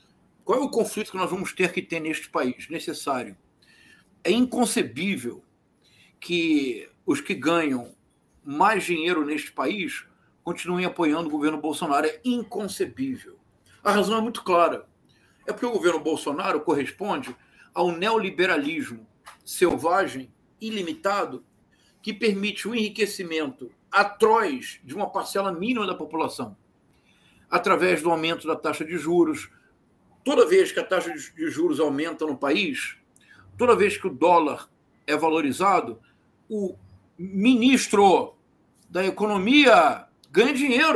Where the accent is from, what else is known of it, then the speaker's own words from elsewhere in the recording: Rio de Janeiro, Brazil; E como eu sou do Rio de Janeiro, como nós somos do Rio de Janeiro